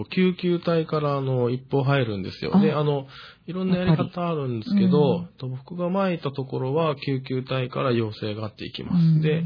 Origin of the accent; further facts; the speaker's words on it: Okinawa, Japan; also born or lived in Kanagawa; 僕沖縄県の出身なんですけど、3年前まで神奈川県で働いてまして、